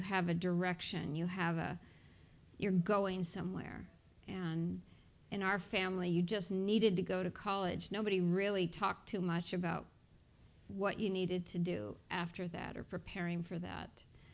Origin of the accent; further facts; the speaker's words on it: California, United States; And that was probably the first time that I was exposed to so many species that, as a Californian, you'd never see.